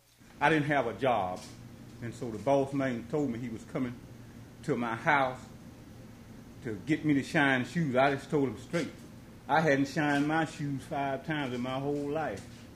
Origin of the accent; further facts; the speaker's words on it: Greensboro, Alabama, United States; now in Lake City, United States; In Alabama. A place called Greensboro, Alabama.